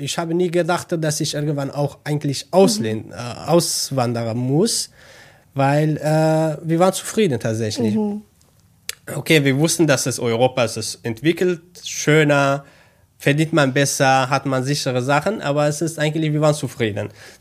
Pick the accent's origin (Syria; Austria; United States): Syria; northern Syria; German is a second language; now in Germany; habe ich Türkisch gelernt. Und ich habe Türkisch schnell gelernt, weil ich bin Kurde von Nord of Syrien, also mich keine Araber, sondern Kurde. Und dann, wenn man Kurdisch kennt und Arabisch kennt, dann Türkisch schnell zu lernen eigentlich.